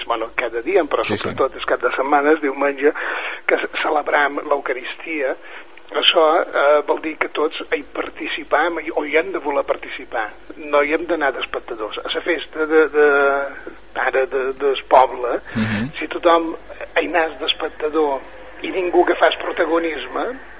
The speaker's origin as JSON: {"language": "Catalan", "town": "Ciutadella", "region": "Balearic Islands", "country": "Spain", "tie": "born there", "said": "jo vaig néixer a Ciutadella, justament."}